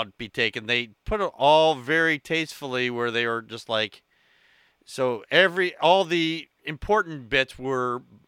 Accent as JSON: {"language": "English", "region": "Wisconsin", "country": "United States", "said": "Yeah, I'm from Wisconsin."}